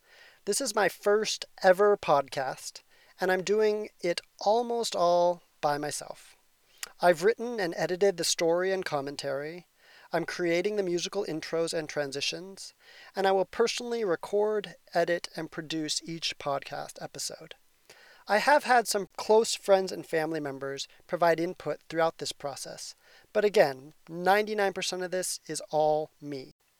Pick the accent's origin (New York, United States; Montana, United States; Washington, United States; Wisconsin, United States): Montana, United States; Billings; I loaned out to other friends in Billings, Montana, my hometown, and where I lived March through August of this year. Because I grew up in a Christian home and attended a Christian college for my bachelor's degree